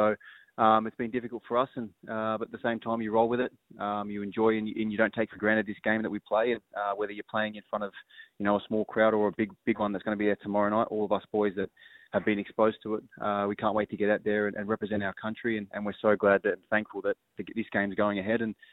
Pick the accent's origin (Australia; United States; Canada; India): Australia; pushing to always win championships here in Australia and be successful in my hometown